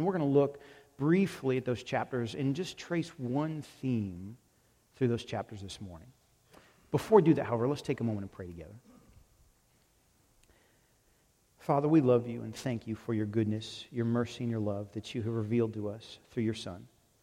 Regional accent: Illinois, United States; my wife Amy, sitting right there. We're from Southern Illinois.

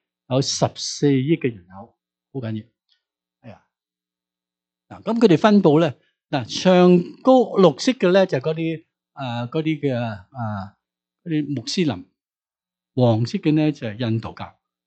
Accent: Guangdong, China; 你不要以为我们不怕，我们广东人

